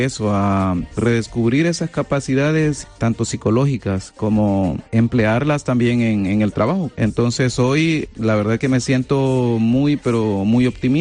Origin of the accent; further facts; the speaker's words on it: El Salvador; now in Guadalajara, Spain; Bueno, yo soy del Salvador. Una vez que he obtenido la residencia, el trabajo ha sido más abierto